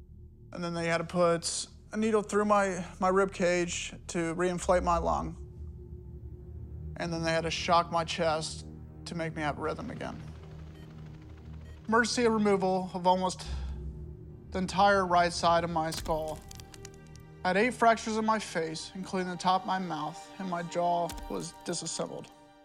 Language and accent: English; Franklin, United States; I grew up in Franklin, two older brothers with a 7-year gap.